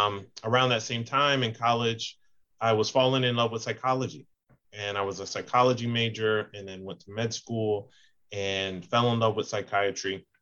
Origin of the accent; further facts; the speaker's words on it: Fredericksburg, Virginia, United States; So my story begins in my hometown of Fredericksburg, Virginia. The church, my local church, really shaped so many aspects of my life.